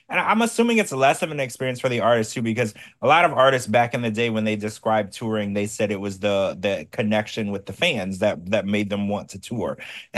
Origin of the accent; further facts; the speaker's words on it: Cincinnati, Ohio, United States; yeah, I'm from Ohio, Cincinnati.